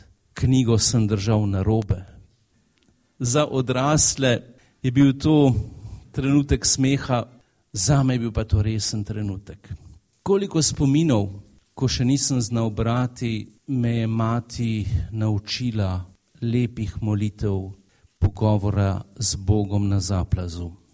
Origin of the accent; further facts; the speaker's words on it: Zaplez, Lower Carniola, Slovenia; Doma sem iz Zapleza na Dolenjskem